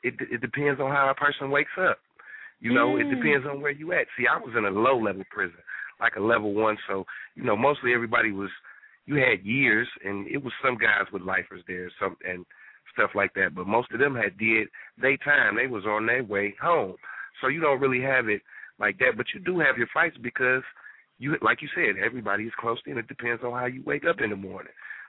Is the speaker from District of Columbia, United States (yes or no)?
no; Detroit, Michigan, United States; I'm from Detroit, first off. I'm from Detroit, Michigan, and like I said, I've been to prison before